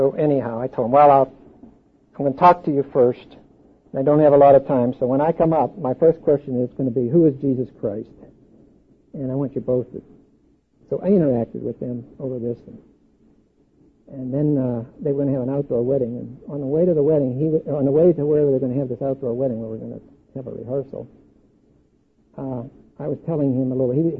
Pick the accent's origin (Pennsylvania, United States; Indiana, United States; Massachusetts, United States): Pennsylvania, United States; East Pittsburgh; Well, now, I'm from East Pittsburgh. And in East Pittsburgh, when I was raised, I don't know if it's still the same.